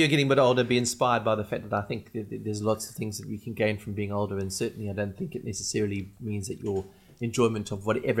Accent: Scotland, United Kingdom; I come from Scotland, So it isn't that one would consider a hot climate.

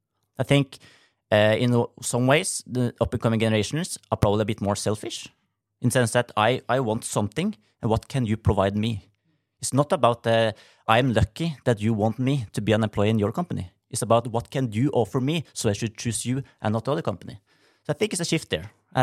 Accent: Drammen, Buskerud, Norway; now in Stavanger, Norway; But I'm from Drammen, so I'm from the eastern part of Norway.

